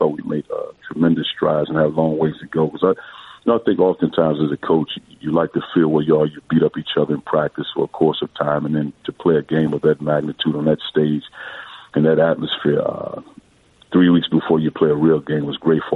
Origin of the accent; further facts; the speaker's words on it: East St. Louis, Illinois, United States; even though I'm from St. Louis, grew up in East St. Louis, Illinois.